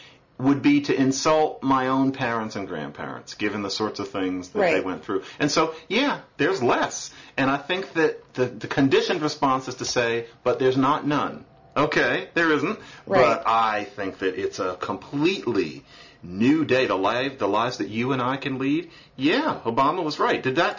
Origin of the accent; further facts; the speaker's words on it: Philadelphia, Pennsylvania, United States; I'm from Philadelphia, and I happened to be there last weekend, happened to meet some people who knew some local things.